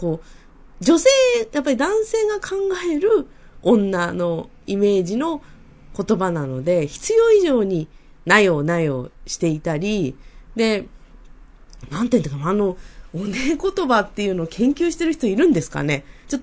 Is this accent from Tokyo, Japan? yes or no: yes; Tokyo, Japan; まあ私東京生まれ、東京育ちなので、方言にはちょっとご縁があまりないんですけれども